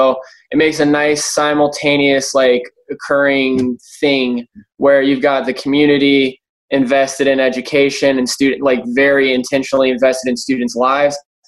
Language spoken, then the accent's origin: English; Cincinnati, Ohio, United States; now in Chattanooga, United States; I'm not from Chattanooga. I'm from Cincinnati, Ohio. Ended up moving here for college and stuff.